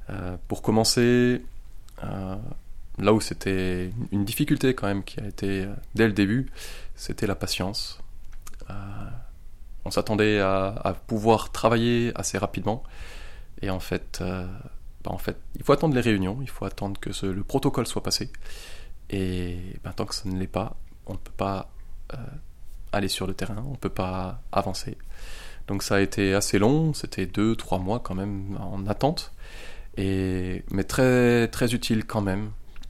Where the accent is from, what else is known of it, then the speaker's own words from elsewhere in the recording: Strasbourg, Grand East, France; moved away as an adult; now in Côte d'Ivoire; je viens de Strasbourg et je suis parti en Côte d'Ivoire.